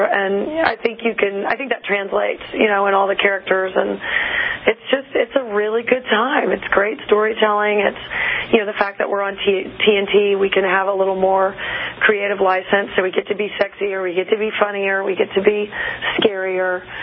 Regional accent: Dallas, Texas, United States; born there; Yes, that is right. I was born in Dallas, Texas.

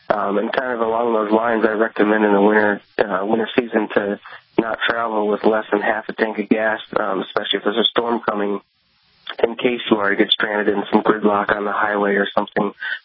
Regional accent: Buffalo, New York, United States; born or raised there

